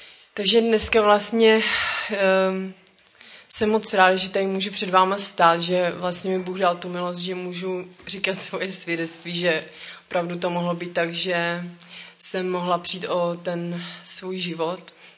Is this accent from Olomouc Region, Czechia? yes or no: no; Most, Ústí nad Labem Region, Czechia; Takže já pocházím z Mostu, narodila jsem se v Mostě a vyrůstala jsem v Mostě